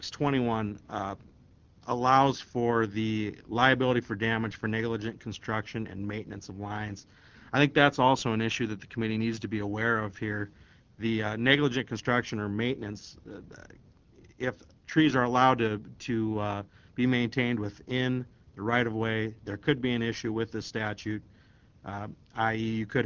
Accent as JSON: {"language": "English", "town": "Parker", "region": "South Dakota", "country": "United States", "said": "I represent Heartland Consumers Power District. I'm an attorney from Parker, South Dakota."}